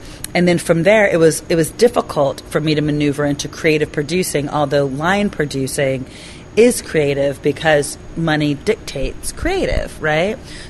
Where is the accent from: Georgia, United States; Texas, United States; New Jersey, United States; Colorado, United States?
New Jersey, United States; So I grew up in Jersey, New Jersey, and I'm an Army brat, right?